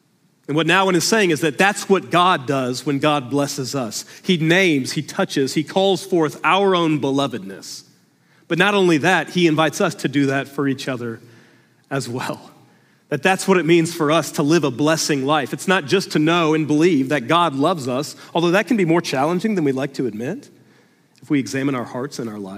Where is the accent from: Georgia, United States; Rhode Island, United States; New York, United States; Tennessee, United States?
Georgia, United States; I thought about the church that I grew up in down in Georgia